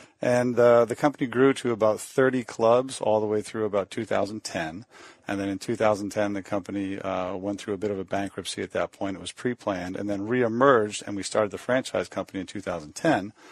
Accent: Maine, United States; Well, Portsmouth, like, I'm from Maine, and we work out of Portsmouth.

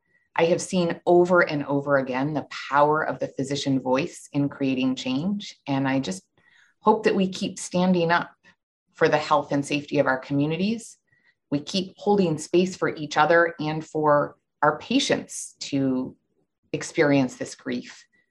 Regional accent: Buffalo, New York, United States; And, you know, I'm from Buffalo originally, and so the Buffalo shooting hit close to home.

